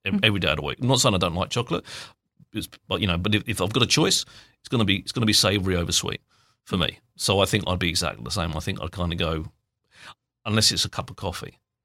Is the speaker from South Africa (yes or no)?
no; United Kingdom; I spend all day drinking tea because I'm British.